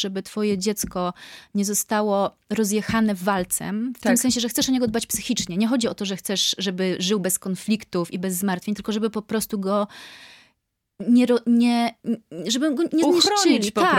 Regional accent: Jaworzno, Silesian Voivodeship, Poland; zostałam w mojej rodzinnej miejscowości w Jaworznie i nie czuję, że to mnie ograniczyło.

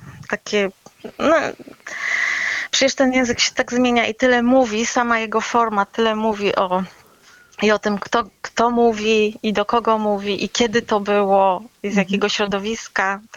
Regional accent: Pomeranian Voivodeship, Poland; bo ja jestem z Kaszub, mieszkam tutaj.

